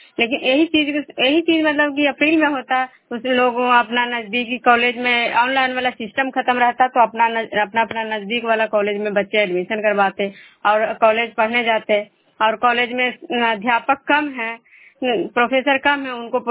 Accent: Vishnupur, Bihar, India; मैं विष्णुपुर ग्राम खजरा पंचायत नालंदा जिला नरोनसा प्रखंड की निवासी हूँ।

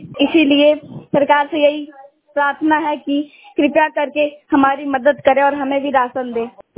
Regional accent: Haryana, India; मैं हरियाणा से हूँ। मैं यह कहना चाहती हूँ कि मैं हरियाणा में पिछले 15 साल से रह रही हूँ।

